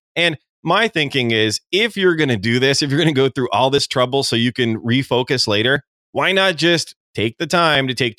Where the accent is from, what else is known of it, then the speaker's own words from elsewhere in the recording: Chicago, Illinois, United States; also born or lived in Arizona; I've lived in Pennsylvania. Originally from Chicago, Illinois. Was down in Arizona for 24 years. So my accent is all over the darn place.